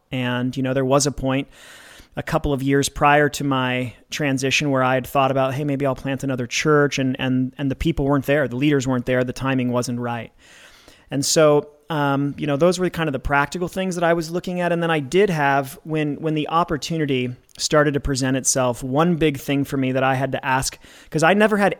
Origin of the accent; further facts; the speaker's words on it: Corvallis, Oregon, United States; now in Chicago, United States; I'm not. I'm originally from Corvallis, Oregon, but my dad was in the military. We moved all over the place, and Chicago's the longest that I lived in any one place.